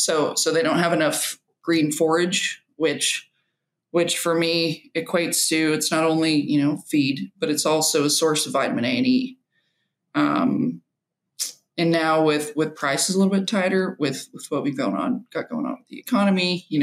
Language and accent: English; Midland, Texas, United States; So I'm originally from Midland. My high school years were spent there, and it's pretty dry. It's pretty hot.